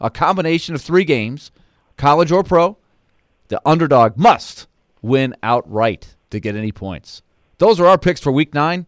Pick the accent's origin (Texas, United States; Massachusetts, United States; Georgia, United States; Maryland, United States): Massachusetts, United States; Boston; born there; I was born in Boston.